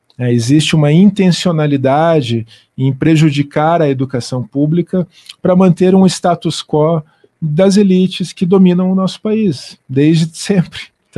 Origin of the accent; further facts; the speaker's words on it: Curitiba, Paraná, Brazil; eu sou de Curitiba, né? Nasci aqui, tenho família aqui, minhas filhas nasceram, estão vivendo e crescendo aqui em Curitiba, e tenho muitas raízes aqui na cidade.